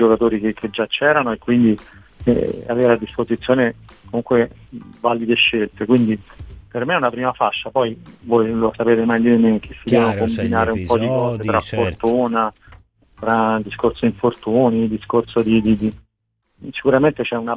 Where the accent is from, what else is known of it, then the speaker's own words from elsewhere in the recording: Rome, Lazio, Italy; che già conoscevo chiaramente da Roma, essendo romano anche lui